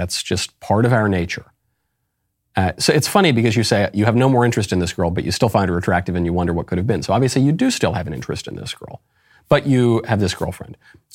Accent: New York, United States; I grew up in New York. I think there's a higher proportion of mental illnesses in New York.

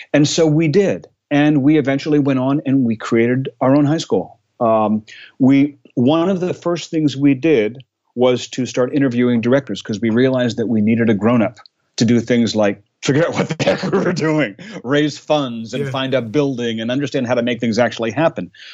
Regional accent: New Jersey, United States; I grew up in New Jersey, and I grew up in a small private school in Jersey that was very arts focused

